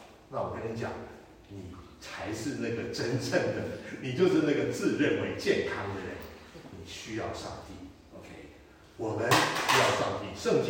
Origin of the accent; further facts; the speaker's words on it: Argentina; 当然今天晚上我希望阿根廷赢啊，因为我是来自阿根廷的。